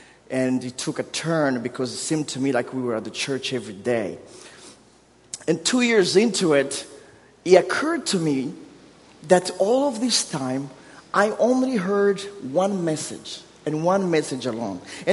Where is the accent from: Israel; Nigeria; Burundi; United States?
Burundi; first language Kirundi; English is a second language; I'm from Africa, so my primary language is Kirundi, and then Swahili, and then Kibembe, and then French. So English somewhere 7 or 8. So I have a thick accent